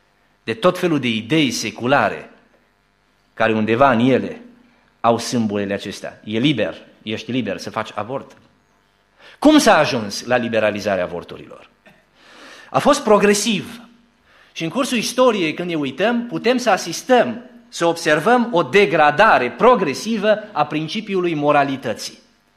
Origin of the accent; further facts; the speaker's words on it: Romania; Noi, ca români, în 1991, mirosim și noi aburii acestei libertăți